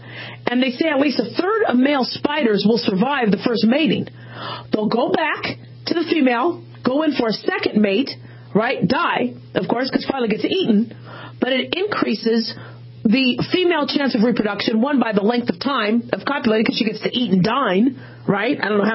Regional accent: Phoenix, Arizona, United States; I grew up in Phoenix in the desert.

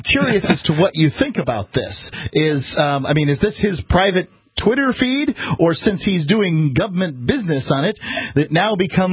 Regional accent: Florida, United States; born there; I'm a redneck. I was born out in East Manatee

